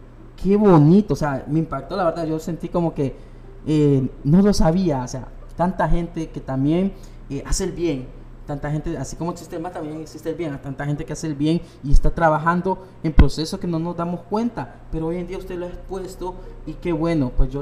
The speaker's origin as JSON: {"language": "Spanish", "country": "Honduras", "said": "aquí nosotros todos somos hondureños"}